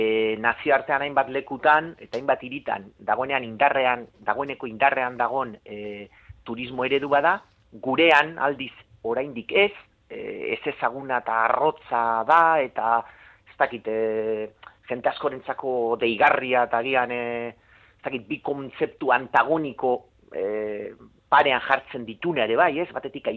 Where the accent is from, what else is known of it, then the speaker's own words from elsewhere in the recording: Basque Country, Spain; Azken batean euskalduna naiz, euskaraz ikasitakoa